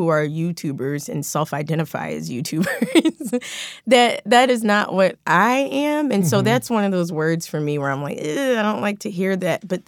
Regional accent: Philadelphia, Pennsylvania, United States; So I'm from Philadelphia. We're not close to Disneyland.

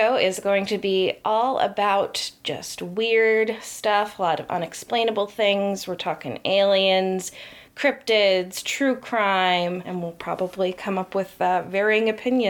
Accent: Connecticut, United States; So we're from Connecticut. And we both grew up here.

